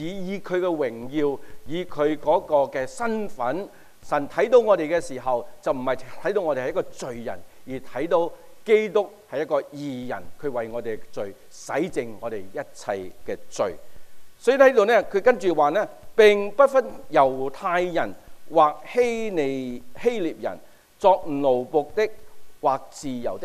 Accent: China; 我们身为中国人，我们都属于外邦人

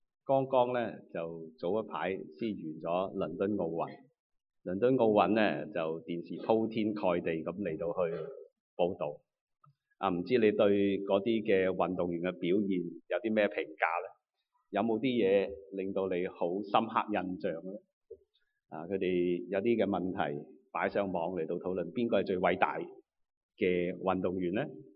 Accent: China; 会唔会系我哋中国人嘅一个心态嚟咧？

